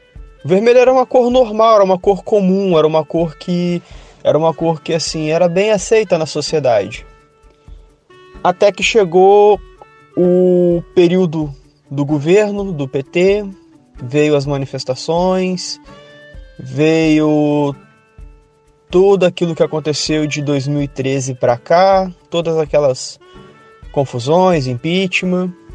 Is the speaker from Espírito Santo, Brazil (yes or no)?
yes; Espírito Santo, Brazil; tenho 30 anos, sou daqui do Espírito Santo.